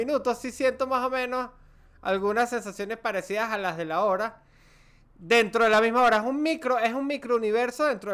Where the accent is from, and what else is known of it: Cabimas, Zulia, Venezuela